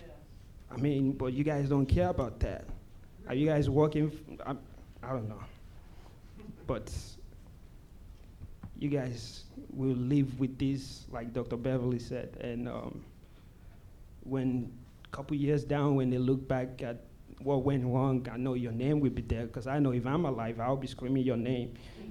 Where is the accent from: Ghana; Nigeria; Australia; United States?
Nigeria; I'm from Nigeria.